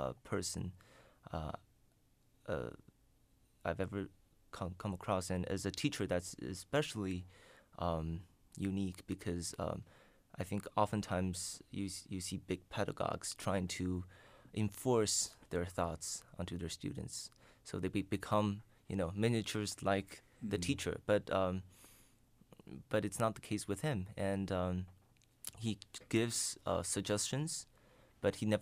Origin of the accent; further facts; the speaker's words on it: China; partly because I'm coming from China, where the classical culture in China is more of an introspective culture compared to Western, which is more outward expressive.